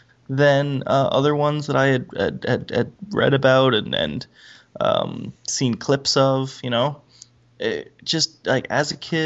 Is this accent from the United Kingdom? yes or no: no; Canada; I'm a Canadian.